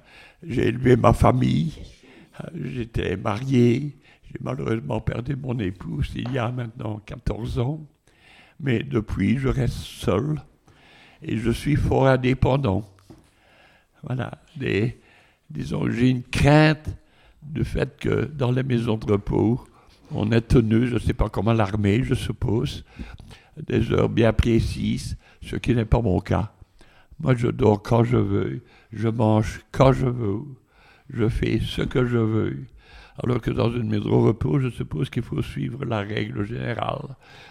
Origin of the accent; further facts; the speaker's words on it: Charleroi, Wallonia, Belgium; now in Forest, Belgium; je suis originaire de Charleroi et j'habite Forêt depuis 67 ans. Et alors, vu mon âge, je me trouve toujours octogénaire. Parce que quand on me demande mon âge, je dis 95.